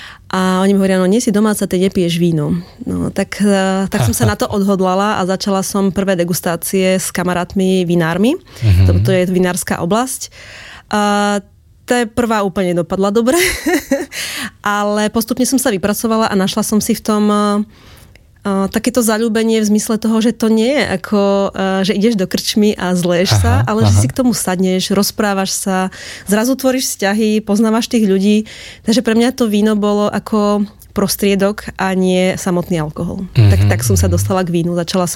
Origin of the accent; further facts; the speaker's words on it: eastern Slovakia, Slovakia; now in Pezinok, Slovakia; ja som z východného Slovenska a tam sa tvrdí, že pijeme iba teda tvrdé a pálenku, ale asi štatisticky to pravda bude, ale postupne som sa dostala na to západné Slovensko, kde som žila a pracovala